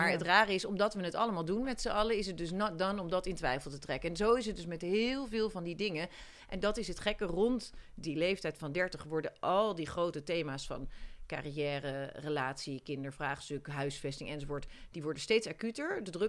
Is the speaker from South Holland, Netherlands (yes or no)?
yes; Voorburg, South Holland, Netherlands; Ik kom uit Voorburg